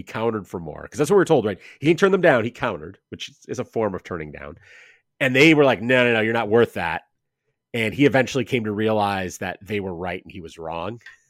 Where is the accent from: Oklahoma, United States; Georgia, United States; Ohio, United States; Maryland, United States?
Ohio, United States; Cleveland; I mean, my hometown Guardians placing Miles Straw on waivers